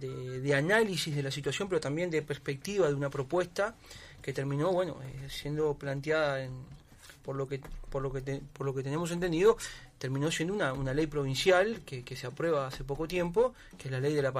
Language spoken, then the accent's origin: Spanish; Uruguay; Los que venimos de Uruguay venimos por el movimiento sindical.